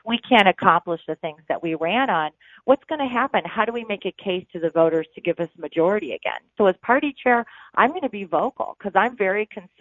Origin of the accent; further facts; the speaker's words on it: Michigan, United States; Well, I'm from Michigan, obviously. So I was in the heart of the Trump movement, I guess the populist movement.